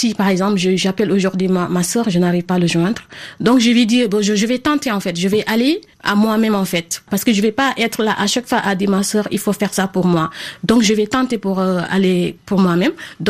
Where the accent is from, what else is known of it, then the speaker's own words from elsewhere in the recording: Casamance, Senegal; moi, j'habite en Casamance. Je suis originelle. Je suis sénégalaise, mais je suis originelle de Casamance. Donc, à l'époque, il y avait l'école dans mon village.